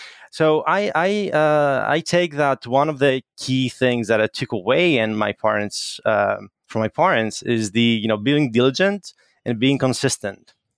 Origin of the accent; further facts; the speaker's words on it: Attica, Greece; English is a second language; also born or lived in Athens, Greece / Germany; I'm Greek. I was born in Athens, Greece, and then moved to Germany until I was 5 years old, and then ended up to a small town 1 hour away from Athens.